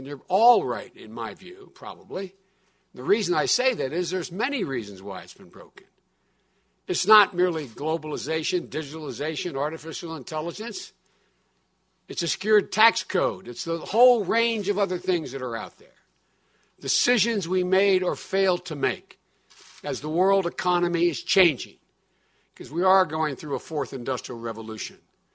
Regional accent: Claymont, Delaware, United States; I was home with a guy I grew up with in Claymont, Delaware, a little steel town.

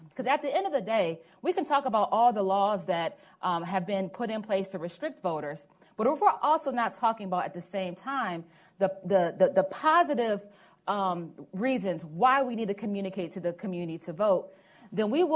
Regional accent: Cleveland, Ohio, United States; I was able to work in my hometown of Cleveland

